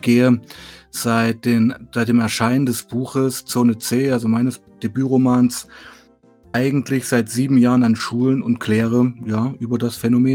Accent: Weißenfels, Saxony-Anhalt, Germany; born there; ich bin in Weißenfels geboren. Das ist eine kleine Stadt in Sachsen-Anhalt, also wirklich tiefste Ostprovinz.

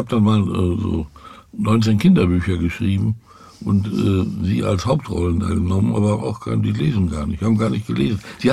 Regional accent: Dortmund, North Rhine-Westphalia, Germany; ich komme aus dem Ruhrgebiet, ein richtiger Ruhrpottler aus Dortmund, BVB

